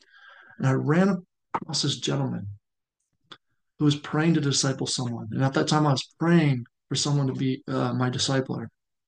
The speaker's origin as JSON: {"language": "English", "town": "Las Vegas", "region": "Nevada", "country": "United States", "tie": "born or raised there", "said": "So with my testimony, I grew up in Las Vegas, Nevada."}